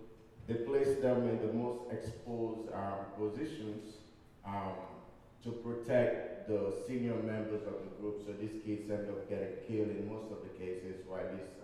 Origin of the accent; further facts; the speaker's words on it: Kabala, Northern Province, Sierra Leone; now in Canada; I was born in Kabbalah, which is the north of the country, right up on the top there, like more kind of like BC in the mountains. Like when I came to Canada, I was in Alberta.